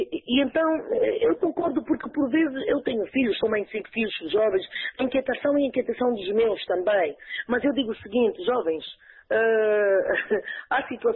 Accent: Namibe, Angola; Eu sou do Namib.

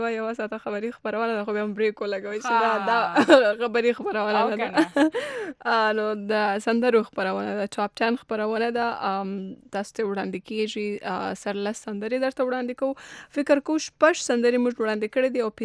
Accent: Pishin, Balochistan, Pakistan; now in Quetta, Pakistan; ته د پښین یم په پښین کې خانوزی

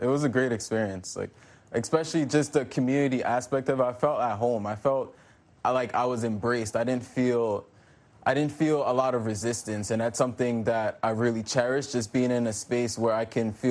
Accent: New York, United States; Well, growing up in New York, in the high school I went to, which is Benjamin Banneker Academy, I had a really great history teacher.

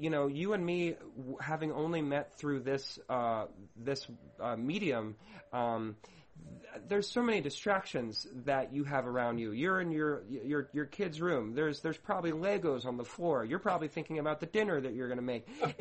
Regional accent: Virginia, United States; I'm from Virginia, and I was trying to come up with some sort of nod to Virginia

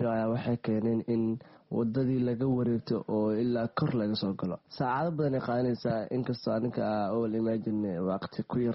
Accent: Jowhar, Middle Shabelle, Somalia; born there; inkasta aan Jowhar jeclahay inay tahay magaalada aan ku dhashay

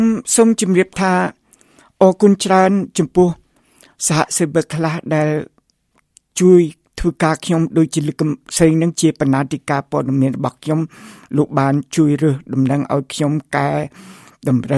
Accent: Phnom Penh, Cambodia; ខ្ញុំកើតនៅទីក្រុងភ្នំពេញខ្ញុំកើតនៅសង្កាត់លេខ3ហើយខ្ញុំរៀននៅសាលាបឋមសិក្សានៅក្រុងភ្នំពេញ

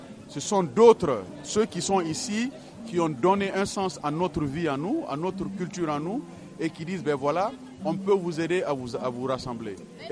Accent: Maryland, United States; Moi, je suis de Maryland, je suis de Montgomery County.

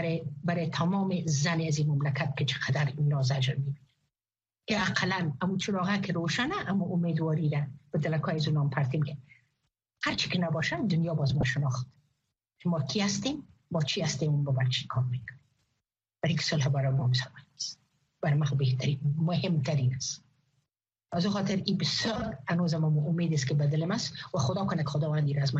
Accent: Afghanistan; من افغان هستم.

